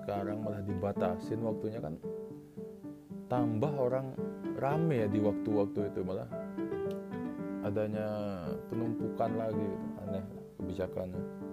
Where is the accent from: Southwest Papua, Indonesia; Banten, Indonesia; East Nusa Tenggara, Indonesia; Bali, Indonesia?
Bali, Indonesia; Saya nih sebagai orang Bali mikir malah nggak ragu gitu, bisa.